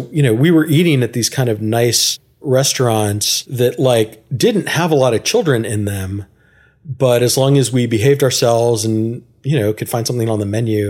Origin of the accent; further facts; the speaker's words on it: Houston, Texas, United States; Like, even though I grew up in Houston, like I didn't eat sushi for the first time until I was in college.